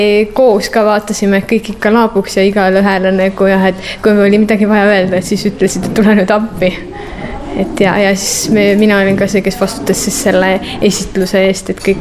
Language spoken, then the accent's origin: Estonian; Tallinn, Harju County, Estonia; now in Kuressaare, Estonia; Mina tulin Tallinnast.